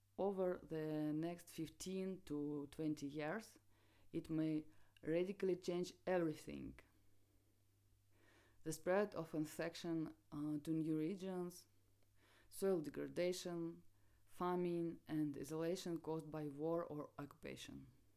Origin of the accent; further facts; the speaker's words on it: Leningrad Oblast, Russia; I grew up in the Leningrad region, as did my mother from the small Finno-Ugric ethnic group known as the Veps.